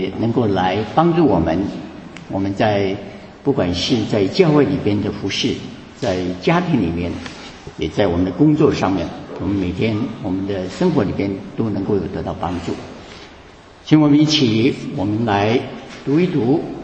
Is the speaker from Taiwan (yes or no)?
yes; Taiwan; moved away as an adult; now in United States; 我个人是从台湾到美国来留学，然后留在硅谷工作，大概工作了有25年的时间。